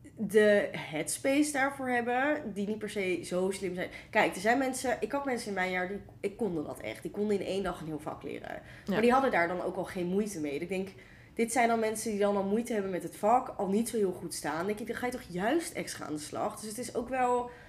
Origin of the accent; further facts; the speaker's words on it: Utrecht, Netherlands; Heel veel scholen in Utrecht. Ik kom zo uit Utrecht.